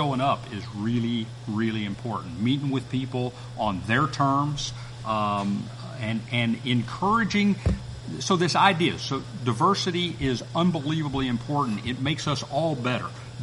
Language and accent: English; Alabama, United States; also born or lived in Montana / Maine; now in Story County, United States; I grew up in Alabama. I spent time in Montana. I spent time in Maine.